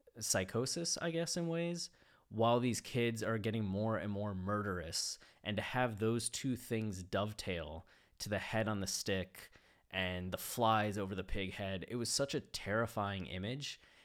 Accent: Canal Fulton, Ohio, United States; my hometown, Canal Fulton, Ohio, small, 5,000 people, nobody was really that big of a dick.

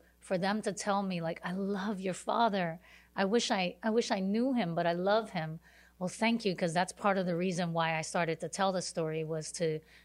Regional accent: Brownsville, United States; moved away as an adult; I was born in Brownsville, yes.

